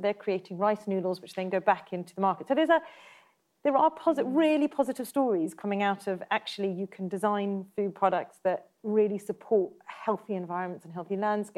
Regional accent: South Africa; I grew up in South Africa and I've done a lot of work across Africa

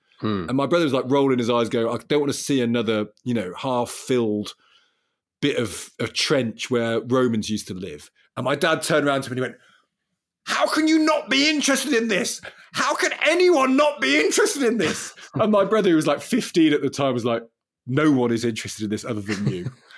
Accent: Loughborough, East Midlands, United Kingdom; I feel the same about fairgrounds where I grew up in Loughborough.

